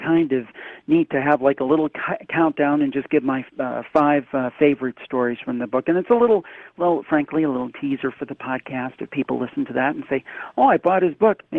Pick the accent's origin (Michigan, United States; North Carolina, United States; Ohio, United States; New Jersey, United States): Ohio, United States; And we're from Ohio, the Cleveland area.